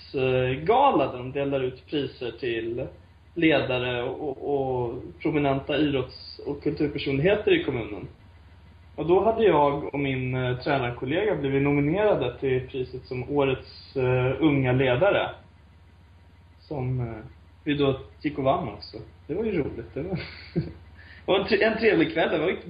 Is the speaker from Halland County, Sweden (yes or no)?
no; Tyresö, Stockholm County, Sweden; jag är född och uppvuxen i Tyresö